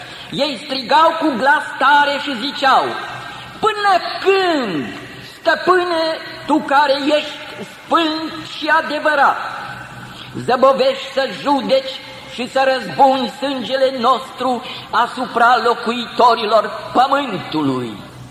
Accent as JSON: {"language": "Romanian", "country": "Romania", "said": "Noi suntem români, dar ne sună și nouă."}